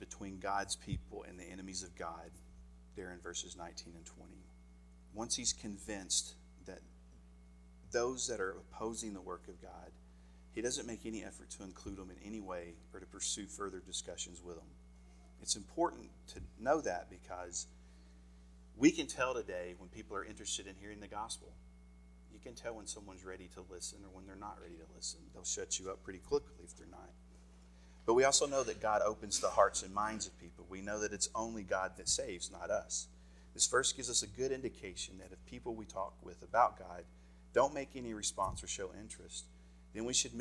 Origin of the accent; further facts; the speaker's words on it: Tennessee, United States; I grew up in East Tennessee. I'm probably the only person from Tennessee that hates country music.